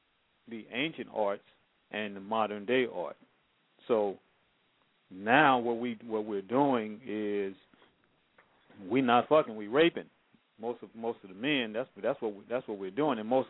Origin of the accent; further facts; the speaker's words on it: the South, United States; I'm from the South. We gotta pick this field.